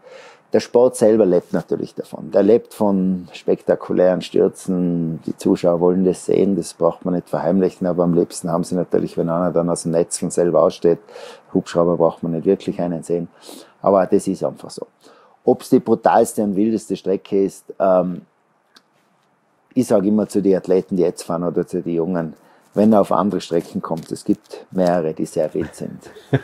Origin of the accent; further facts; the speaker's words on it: Austria; Die Streif zu gewinnen als Österreicher ist ein Muss